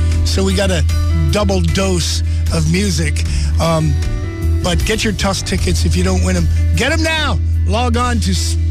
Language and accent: English; Pennsylvania, United States; I'm from Nipa. You know that. I'm from northeastern PA originally, where the Irish settled to coal mine.